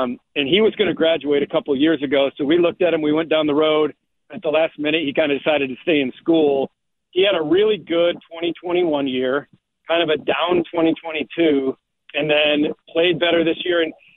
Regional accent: Michigan, United States; I'm actually still up in Michigan. I'm up here for the draft, and I'm visiting my parents right now. This is my home state.

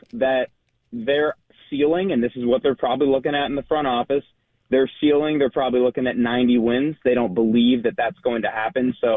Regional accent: Pittsburgh, Pennsylvania, United States; I'm from Pittsburgh, so originally a Pirates fan, kind of becoming a Tigers fan since I'm out here.

